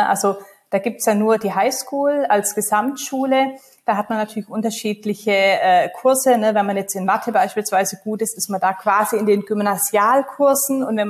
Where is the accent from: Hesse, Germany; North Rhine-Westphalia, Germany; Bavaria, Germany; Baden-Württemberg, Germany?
Baden-Württemberg, Germany; ich komme ursprünglich aus Baden-Württemberg, Kleinstadt, Großraum Stuttgart